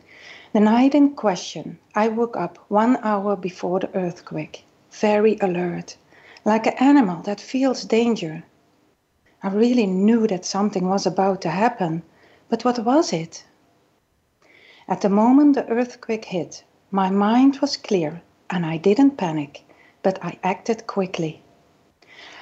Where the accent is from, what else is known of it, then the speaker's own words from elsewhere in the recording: Netherlands; English is a second language; You can hear that I'm coming maybe from the Netherlands.